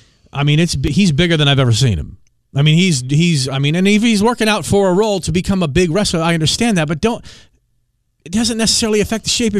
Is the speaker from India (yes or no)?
no; Washington, District of Columbia, United States; So I was in my hometown in Washington, D.C. over the weekend.